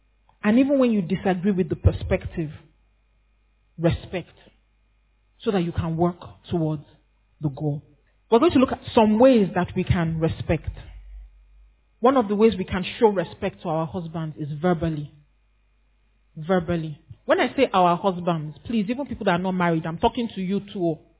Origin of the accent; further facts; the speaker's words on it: Anambra, Nigeria; I come from Anambra State. We were not as respectful as that.